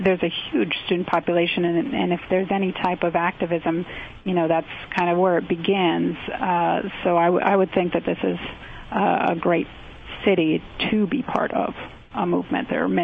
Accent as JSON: {"language": "English", "region": "Minnesota", "country": "United States", "tie": "born or raised there", "said": "Well, I grew up in Minnesota, and I moved out here in 2004"}